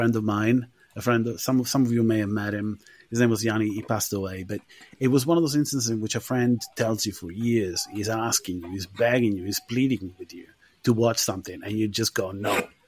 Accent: Rome, Lazio, Italy; I grew up in Rome, dude.

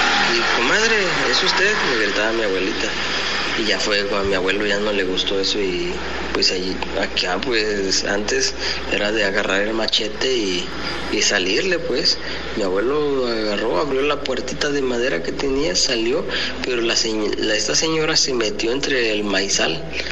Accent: Tecoanapa, Guerrero, Mexico; aquí soy de Tecuanapa, que ya les había dicho

